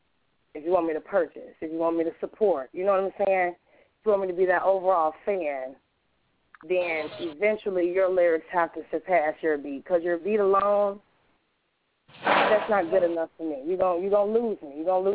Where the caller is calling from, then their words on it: Chicago, Illinois, United States; on the mic. And I'm calling from Chicago, Illinois.